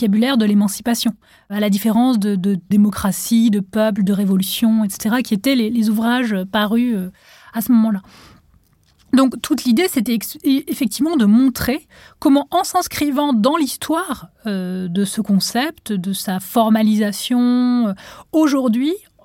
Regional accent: Tunisia; now in France; moi, j'ai grandi en Tunisie. Et donc, en arrivant en France

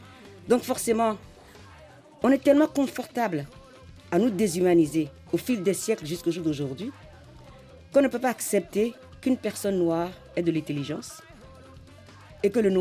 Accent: Benin; grandi en ville. Mes parents ne m'ont jamais fait porter de boubou à la maison. Quand je suis en jean chez moi au Bénin, personne ne me dit que je ne suis pas assez traditionnelle.

